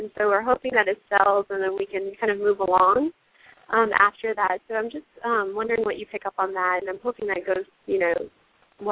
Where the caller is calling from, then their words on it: South Carolina, United States; I'm calling from South Carolina.